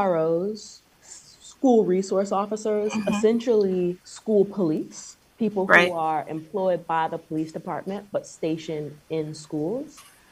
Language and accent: English; Silver Spring, Maryland, United States; I am born and raised in Silver Spring, born at Holy Cross Hospital in Forest Glen, a graduate of Blake High School in Silver Spring, and still a Silver Spring resident.